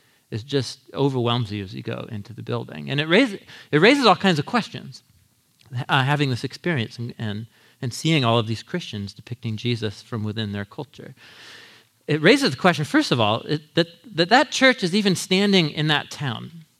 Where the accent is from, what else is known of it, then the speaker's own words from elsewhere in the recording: United States; And the first thing that strikes you, at least as an American, for me coming